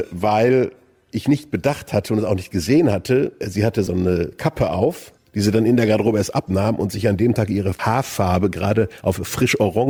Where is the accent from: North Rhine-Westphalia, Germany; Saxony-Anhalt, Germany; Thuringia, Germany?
North Rhine-Westphalia, Germany; Und ich bin halt aus dem Ruhrgebiet